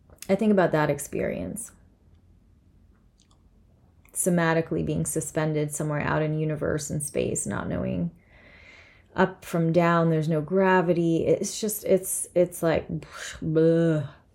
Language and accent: English; Lebanon; Where I grew up in Lebanon, Pepsi was it.